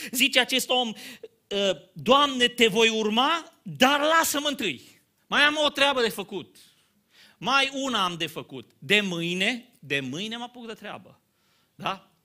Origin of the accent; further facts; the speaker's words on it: Romania; Eu sunt român, nu pot să spun neapărat, dar avem în noi așa amânarea asta.